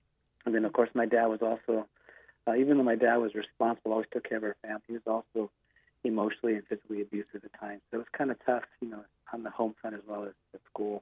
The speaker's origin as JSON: {"language": "English", "town": "Willits", "region": "California", "country": "United States", "lives_now": "Elk Grove, United States", "said": "Danny, I come from a little town called Willits, California, and it's about, I'd say, 3 hours northwest of the Sacramento area where I live today."}